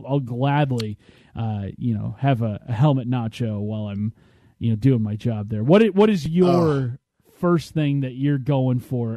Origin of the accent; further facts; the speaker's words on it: West Coast, United States; what we're accustomed to, what we grew up with here on the West Coast.